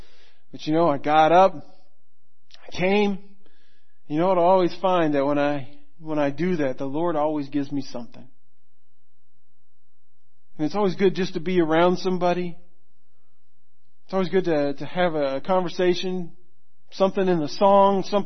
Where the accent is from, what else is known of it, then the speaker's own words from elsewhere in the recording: Florida, United States; I grew up in Florida and got a chance to do a lot of fishing with my dad.